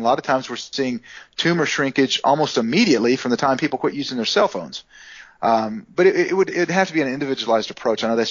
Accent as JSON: {"language": "English", "country": "United States", "said": "That was my naive opinion as an American going there."}